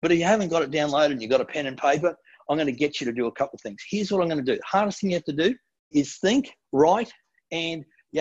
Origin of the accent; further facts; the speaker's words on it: Gold Coast, Queensland, Australia; This is Burleigh Beach, one of my favorite beaches that I grew up on the Gold Coast.